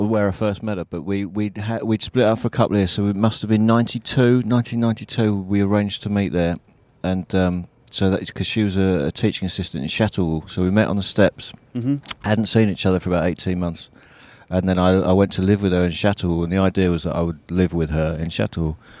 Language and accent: English; Blackburn, North West England, United Kingdom; born there; I was born in Blackburn in the north of England.